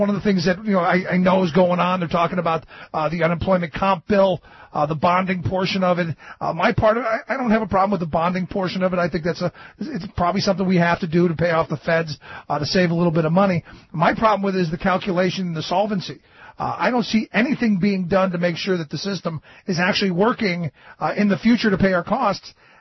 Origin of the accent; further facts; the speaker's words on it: Cleveland, Ohio, United States; when I was 15 growing up in Cleveland, Ohio, alcohol was right next to the Tic Tacs on the impulse aisle.